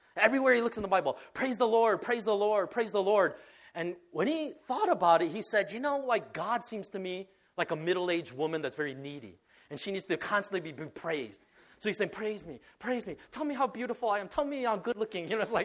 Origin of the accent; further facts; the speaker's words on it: Chicago, Illinois, United States; There's a sense in which I feel like I share in that glory because I'm from Chicago.